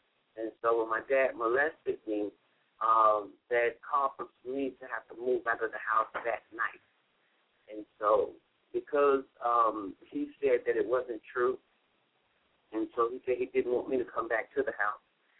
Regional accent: Chicago, Illinois, United States; Yes, I am from Chicago, Illinois. I am the youngest of eight children.

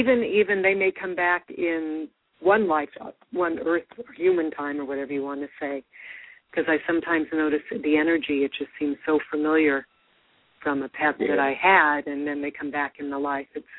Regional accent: California, United States; I'm calling from California, born and raised.

